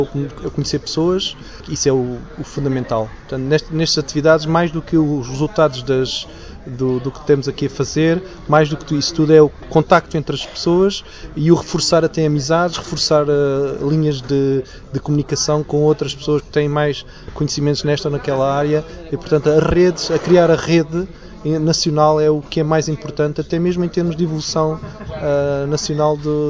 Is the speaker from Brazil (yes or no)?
no; Torres Vedras, Lisbon, Portugal; Nós somos de Torres Vedras